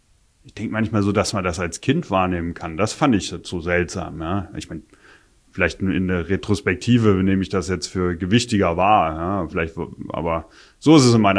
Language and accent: German; Meissen, Saxony, Germany; Ich bin gebürtig aus Meißen. Und Meißen ist die Porzellanstadt der ehemaligen DDR.